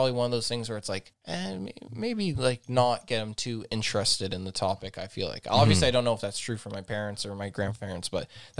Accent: Azores, Portugal; I went to the island because I'm from the Azores.

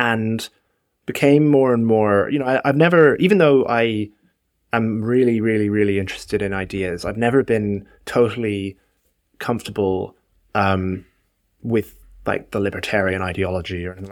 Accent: Cork, Munster, Ireland; So I grew up in Cork in Ireland.

